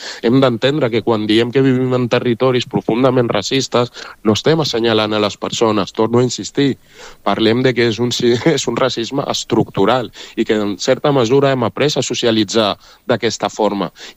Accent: Catalonia, Spain; Jo he crescut en aquesta terra des dels 6 anys que vaig a l'escola, a places del meu poble.

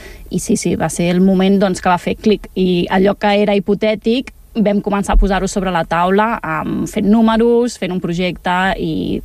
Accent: Badalona, Catalonia, Spain; Doncs el motiu principal és perquè som de Badalona.

